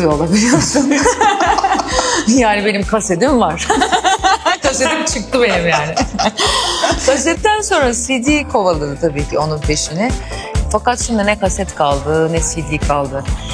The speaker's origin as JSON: {"language": "Turkish", "region": "İzmir", "country": "Turkey", "tie": "born or raised there", "lives_now": "Istanbul, Turkey", "said": "çok fazla İzmir gitgeli olan bir evde büyüyorum. Sonrasında da okul hayatım İzmir'de devam ediyor. İzmir'de büyüdüm. Ve İstanbul'a da İzmir'den geldim."}